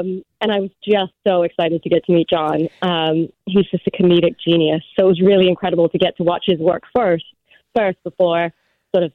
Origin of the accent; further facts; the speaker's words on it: England, United Kingdom; I grew up in England